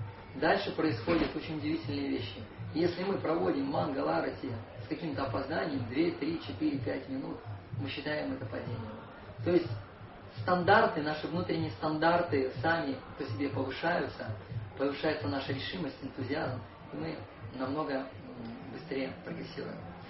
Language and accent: Russian; Petropavl, North Kazakhstan Region, Kazakhstan; born there; Я родился в Петропавловске, это рядом с Куляном.